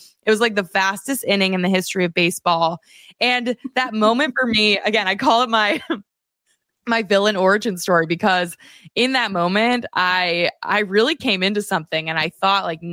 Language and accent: English; Pittsburgh, Pennsylvania, United States; So I'm from Pittsburgh, PA. I'm from a big family. I'm one of eight kids.